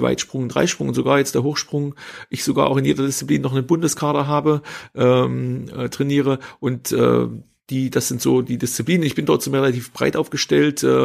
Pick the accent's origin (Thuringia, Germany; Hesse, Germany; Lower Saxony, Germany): Thuringia, Germany; Hermsdorf; Habe Abitur gemacht in meinem Heimatort in Hermsdorf, am Hermsdorfer Kreuz, A9, A4 Kreuzung, kleiner Ort.